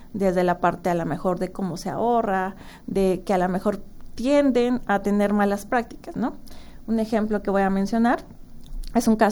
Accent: Mexico; cómo nosotros como mexicanos vemos esta imagen de la madre

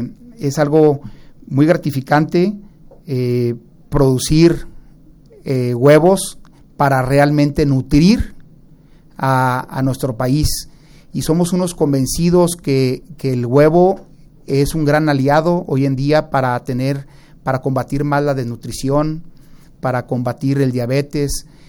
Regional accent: Mexico; es algo que nos debe dar mucho orgullo como mexicanos

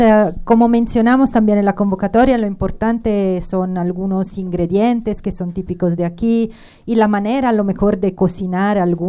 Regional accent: Italy; now in Mexico; como italiana, tengo 25 años en México

